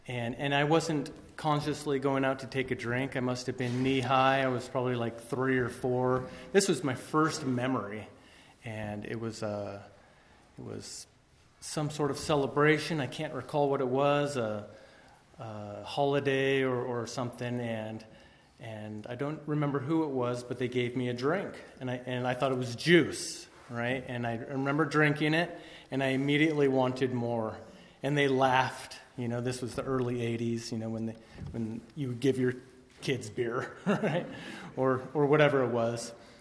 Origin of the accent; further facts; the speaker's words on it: Tehachapi, California, United States; I grew up in Tehachapi. Which is a great town to grow up in.